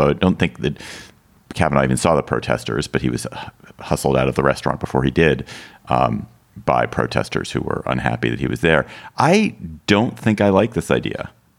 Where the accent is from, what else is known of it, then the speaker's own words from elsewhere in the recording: Washington, District of Columbia, United States; Washington, D.C., my hometown, which is great.